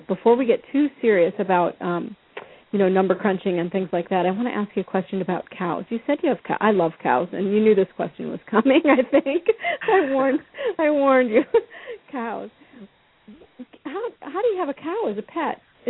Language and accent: English; Iowa, United States; just growing up in Iowa and everything, you know, we always saw the cows.